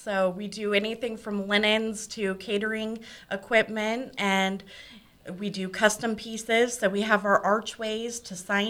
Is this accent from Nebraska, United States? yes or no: yes; Omaha, Nebraska, United States; now in Fremont, United States; No, originally I'm from Omaha.